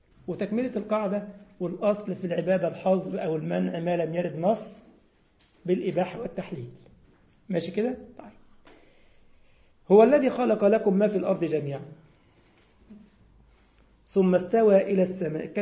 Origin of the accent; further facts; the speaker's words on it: Egypt; عندنا في مصر